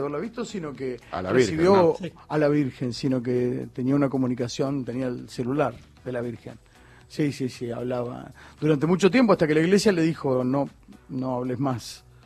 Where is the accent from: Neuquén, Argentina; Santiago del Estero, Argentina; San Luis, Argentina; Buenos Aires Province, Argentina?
Buenos Aires Province, Argentina; San Nicolás de los Arroyos; born there; Yo nací en San Nicolás de los Arroyos.